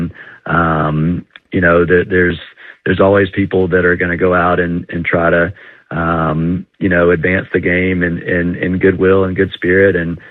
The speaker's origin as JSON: {"language": "English", "region": "Georgia", "country": "United States", "tie": "born or raised there", "said": "Yeah, so Skip, as a Georgia native, it certainly holds a special place in my heart, you know, being from born and raised in Georgia."}